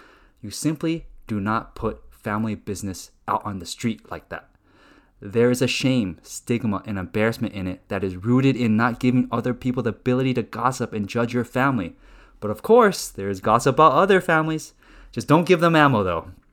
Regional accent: Los Angeles, California, United States; also born or lived in Taiwan; I grew up in an Asian community, LA, the 626, the San Gabriel Valley, home of boba

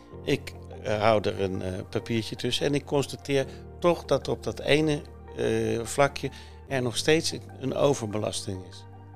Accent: Netherlands; En ik als echte Nederlander ging ik beurskorting of cursuskorting bedingen, maar dat ging niet.

